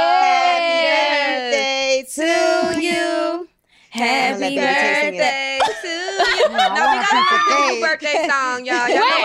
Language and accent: English; Brooklyn, New York, United States; I'm from Brooklyn.